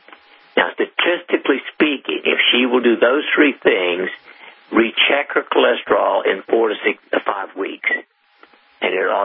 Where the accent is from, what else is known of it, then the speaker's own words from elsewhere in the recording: Columbia, South Carolina, United States; born there; Okay. Well, you know, I was born in Columbia, so that's, I know South Carolina.